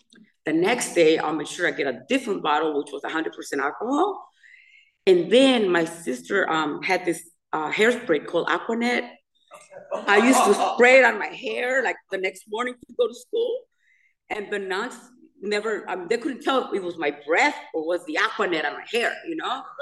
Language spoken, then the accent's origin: English; Chicago, Illinois, United States; So I'm from Chicago